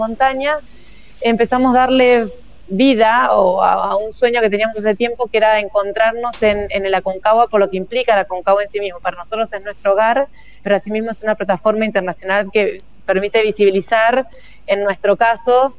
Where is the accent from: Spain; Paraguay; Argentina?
Argentina; now in Chile; que soy argentina pero vivo en Chile ya hace unos años.